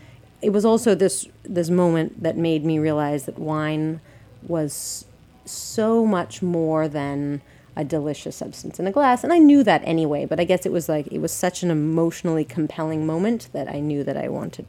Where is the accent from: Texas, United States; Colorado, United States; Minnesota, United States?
Colorado, United States; so I'm from Colorado, and I was going home anyway.